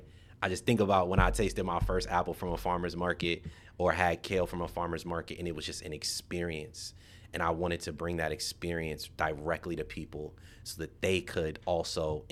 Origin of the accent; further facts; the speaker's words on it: Bowie, Maryland, United States; Annapolis is big. I grew up in Bowie. So I grew up driving to Annapolis to get access to everything.